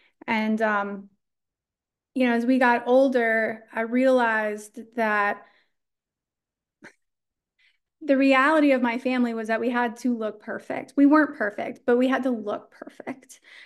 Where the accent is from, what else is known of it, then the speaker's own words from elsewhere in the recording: Texas, United States; So, yeah, I was born in Texas, and this is important part of my story, because I was born, the youngest kid of three.